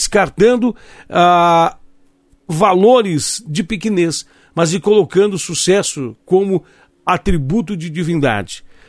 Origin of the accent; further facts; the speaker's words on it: Brazil; Então o Brasil, nós como brasileiros, nós não temos esses pensamentos encravados, né?